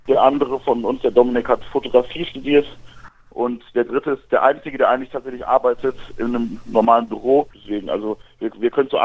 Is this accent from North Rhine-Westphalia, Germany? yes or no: yes; Bochum, North Rhine-Westphalia, Germany; ich bin der einzige Mensch aus dem Ruhrgebiet, der kein Fußball guckt.